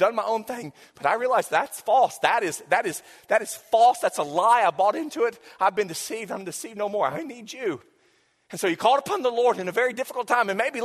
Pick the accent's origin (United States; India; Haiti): United States; South Carolina; she goes, I hear you're from South Carolina. I said, I am.